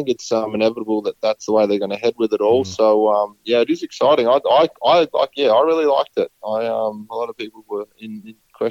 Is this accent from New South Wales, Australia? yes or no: no; Mildura, Victoria, Australia; So there's a lot of local companies here in my hometown in Mildura